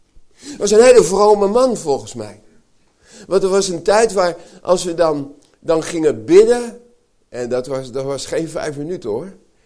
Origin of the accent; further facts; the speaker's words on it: Delft, South Holland, Netherlands; ik ben geboren en groot geworden in Delft.